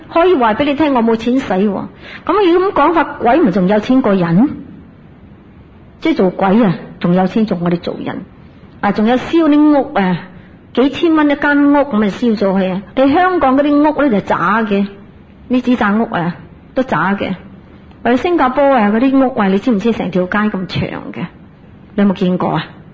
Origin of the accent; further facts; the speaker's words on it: China; 譬如讲啊，我哋中国人最兴噶啦